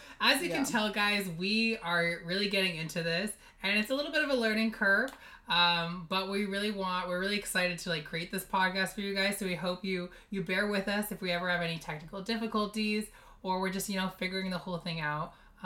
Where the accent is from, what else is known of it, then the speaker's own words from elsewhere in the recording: Sandy Hook, Connecticut, United States; moved away; And I'm actually from the East Coast. So I'm from all the way in Sandy Hook, Connecticut. That's where I was born and raised. Yeah. So I definitely traveled a bit to come to California.